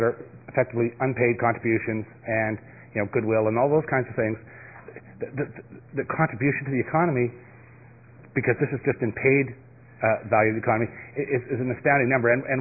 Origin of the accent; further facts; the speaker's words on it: Nova Scotia, Canada; I'm from Nova Scotia.